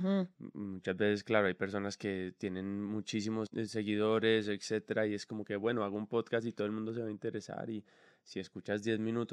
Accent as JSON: {"language": "Spanish", "town": "Medellín", "region": "Antioquia", "country": "Colombia", "tie": "born or raised there", "also_born_or_lived": "Cartagena", "said": "Yo nací el año que mataron a Pablo Escobar. Entonces seguía muy, muy fuerte la cosa en Medellín. Nos fuimos a Cartagena y después de Cartagena nos queríamos ir a vivir a Bogotá."}